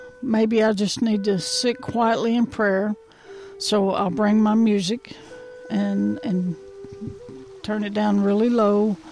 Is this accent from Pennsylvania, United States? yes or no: no; Odessa, Texas, United States; I was raised in Odessa, Texas, which is essentially the desert.